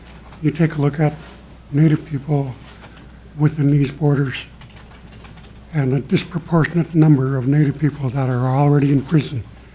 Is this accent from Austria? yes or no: no; Haines, Alaska, United States; I'm from Haines, Alaska. I'm a registered voter.